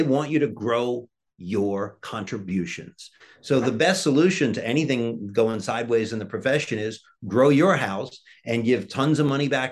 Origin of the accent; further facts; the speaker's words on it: Hoboken, New Jersey, United States; born there; No, I was born in Hoboken, New Jersey.